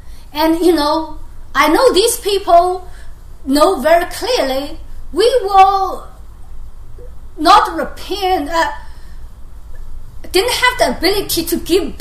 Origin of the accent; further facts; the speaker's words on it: China; moved away as an adult; When I came here from China, I was an unbeliever. And we come here, and all I have is 4 suitcases.